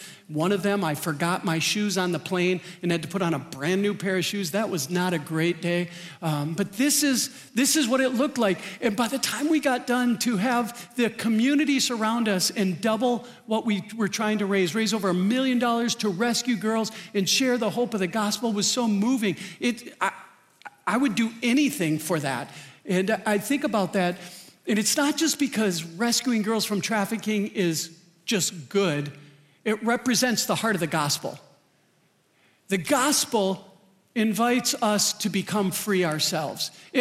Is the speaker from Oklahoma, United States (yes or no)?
no; Minnesota, United States; I'm from Minnesota. I thought I was built for this.